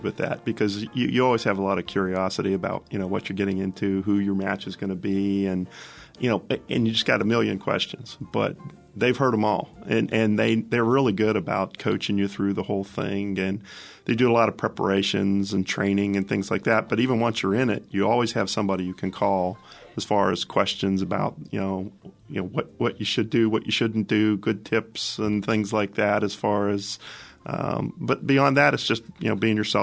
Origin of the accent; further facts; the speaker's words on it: Pennsylvania, United States; No, we live over in Jefferson Hills. I mean, I grew up originally in Washington County.